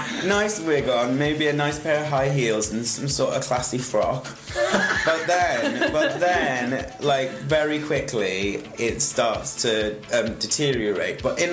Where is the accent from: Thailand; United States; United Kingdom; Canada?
United Kingdom; West Midlands; now in London, United Kingdom; But I'm from Staffordshire originally, but I've lived in London for about 10 years. Always sort of lived in East London